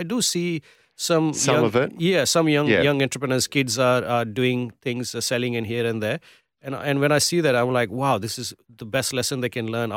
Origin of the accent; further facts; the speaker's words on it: Gujarat, India; I think I come from Gujarat, which is a Gujarati community